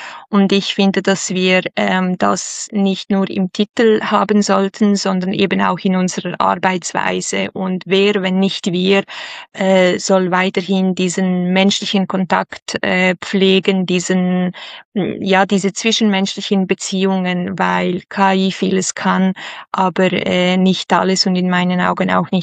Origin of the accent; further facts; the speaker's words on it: Switzerland; accent: Swiss; Richtig, das hört man unweigerlich an meinem Akzent. Eben, wir sind in der Schweiz, wie du gesagt hast. Genauer gesagt sind wir in Basel, also ganz nah an der deutschen Grenze.